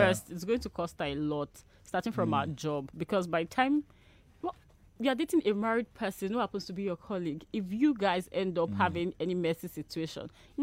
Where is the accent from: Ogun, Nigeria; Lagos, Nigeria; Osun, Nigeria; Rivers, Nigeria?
Osun, Nigeria; I'm from Osun.